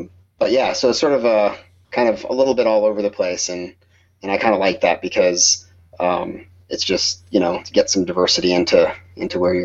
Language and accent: English; New York, United States; I'm from New York. I'm originally from New York.